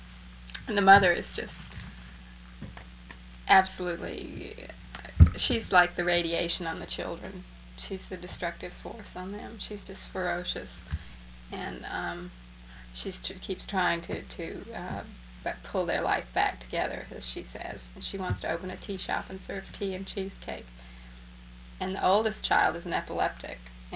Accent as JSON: {"language": "English", "town": "Gainesville", "region": "Florida", "country": "United States", "tie": "born or raised there", "said": "are you from Florida? Are you a Florida girl? And I said, why, sure, I grew up in Gainesville."}